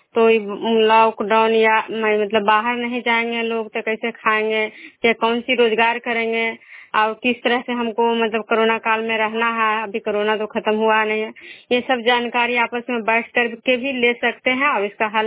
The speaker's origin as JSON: {"language": "Hindi", "town": "Bishnupur", "region": "Bihar", "country": "India", "said": "मैं बिष्णुपुर ग्राम नालंदा जिला नगरनौसा प्रखंड के निवासी हूँ।"}